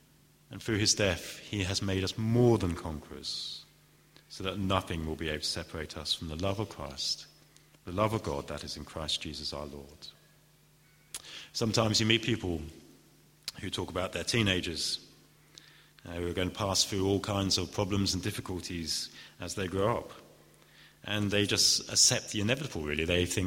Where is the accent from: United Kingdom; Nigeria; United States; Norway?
United Kingdom; England; I don't know if we want to go that far. We're English, after all.